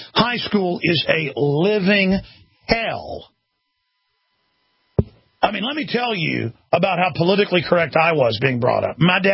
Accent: Dallas, Texas, United States; But when I grew up in Dallas, Texas, let me tell you something.

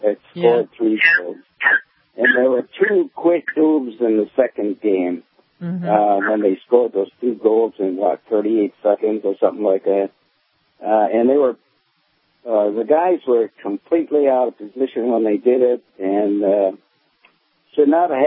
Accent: Wisconsin, United States; Like, I grew up in Wisconsin, and we had hockey there from way back.

